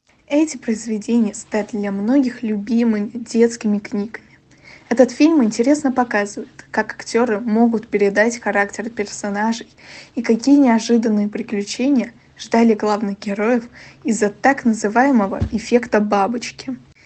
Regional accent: Moscow, Russia; мой родной город, Москву

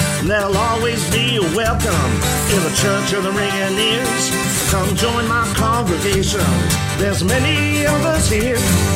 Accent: England, United Kingdom; I was born and raised in England, no Mississippi man

